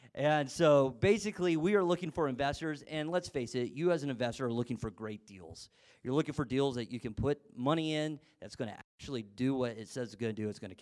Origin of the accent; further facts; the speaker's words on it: Texas, United States; also born or lived in Columbus, Ohio; So I was born in Columbus, Ohio. My dad was a pastor. And when I was six, we moved down to Texas.